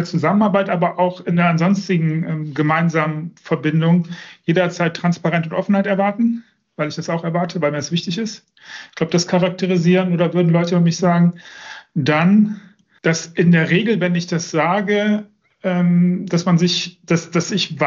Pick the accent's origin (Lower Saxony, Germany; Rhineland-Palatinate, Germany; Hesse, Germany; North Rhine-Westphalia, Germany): North Rhine-Westphalia, Germany; Düsseldorf; Es ist meine Heimat. Inzwischen nicht mehr das Zuhause. Ich habe da, ich glaube, 24, 25 Jahre gelebt. Vielleicht kommt da meine Affinität zu Wasser her, der Rhein.